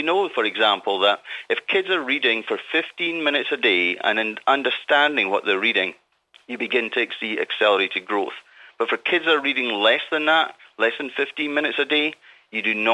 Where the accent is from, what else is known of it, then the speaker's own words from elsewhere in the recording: Scotland, United Kingdom; I'm Scottish